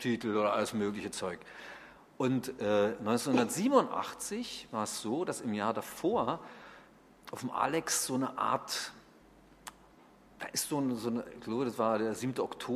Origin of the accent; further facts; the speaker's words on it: Berlin, Germany; bin ja Berliner